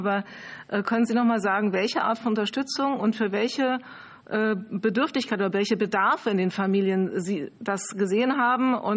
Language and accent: German; Hesse, Germany; Ich komme aus Hessen